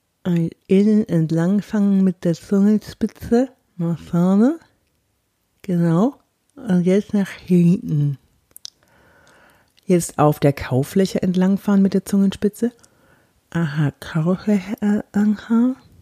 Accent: Bavaria, Germany; accent: Franconian; Ja, da hatte ich auch noch einen ganz schlimmen fränkischen Akzent. Ich komme ja aus Franken und da redet man ja so.

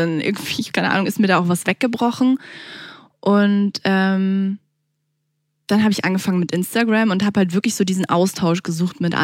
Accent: Munich, Bavaria, Germany; weil ich bin auch aus München, ich bin hier aber nie rausgekommen, muss ich ehrlich gestehen. Also nie besonders weit gekommen eigentlich.

